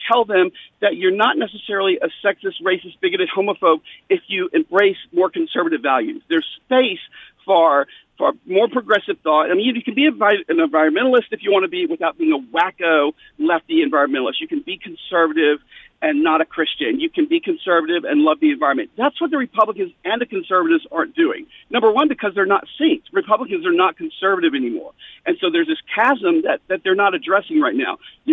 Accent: Deep South, United States; so I'm from the Deep South, right? And so the conservatism that I grew up around, very different from that here in the Northeast that we see, right?

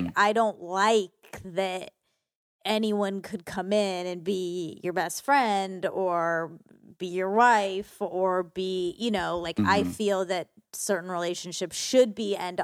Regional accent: Georgia, United States; Like, okay, yeah, I grew up in Georgia and I didn't.

